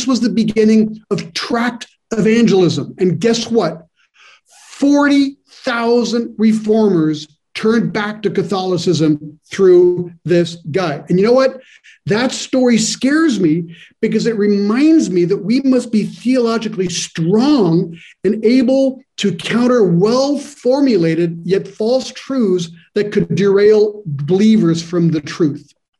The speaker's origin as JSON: {"language": "English", "town": "Paris", "region": "Île-de-France", "country": "France", "tie": "born or raised there", "second_language": "English", "said": "I've lived in France many years. I was actually born and raised in Paris."}